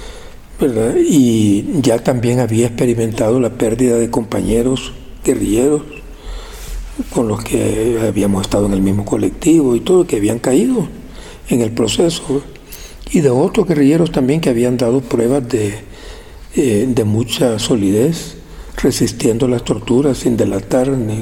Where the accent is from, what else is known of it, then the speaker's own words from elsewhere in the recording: El Salvador; yo me había educado en mi pueblo, un puerto, en instituciones públicas. Mi papá era médico también, entonces, digamos, tenía algunas comodidades y recursos que otra gente no tenía, sobre todo allá en El Salvador.